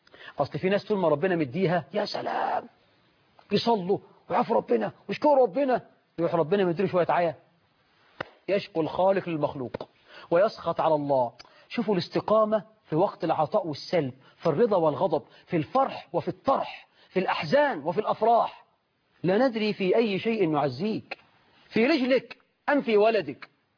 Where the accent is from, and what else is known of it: Egypt